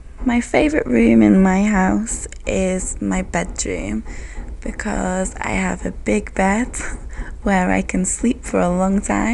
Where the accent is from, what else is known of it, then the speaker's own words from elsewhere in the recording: England, United Kingdom; I come from England. I live in a semi-detached house with three bathrooms, three bedrooms, a living room, quite a big kitchen